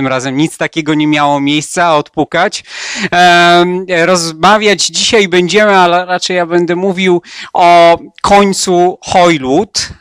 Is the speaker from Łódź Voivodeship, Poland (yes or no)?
yes; Łódź, Łódź Voivodeship, Poland; jestem z Łodzi. Jak Państwo wiecie, miasto Meneli, wymarłe i tak dalej.